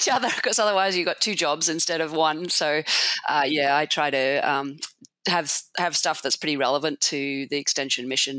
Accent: Australia; accent: Australian; now in United States; So as you'll probably hear, I'm originally Australian, by the accent anyway. So I did agricultural science at Melbourne University

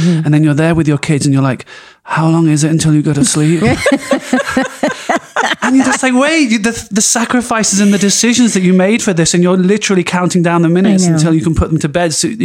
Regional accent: England, United Kingdom; now in Brooklyn, United States; I'm an English guy living in Brooklyn.

